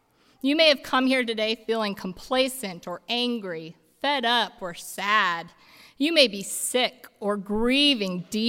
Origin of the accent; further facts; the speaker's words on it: United States; It's been a difficult week for me as a mother and a pastor, as an American, and as a human being.